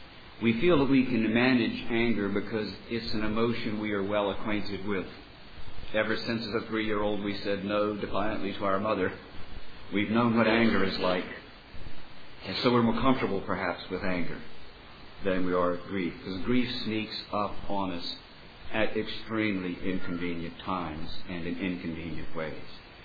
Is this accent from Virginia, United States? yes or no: yes; Richmond, Virginia, United States; And I knew as a Southerner reared in Richmond that men are not supposed to express their emotion, and that if they do, they are to apologize.